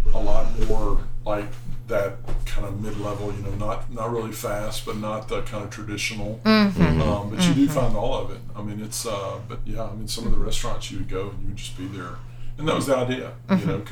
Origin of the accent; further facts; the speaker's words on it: Memphis, Tennessee, United States; I'm from Memphis, so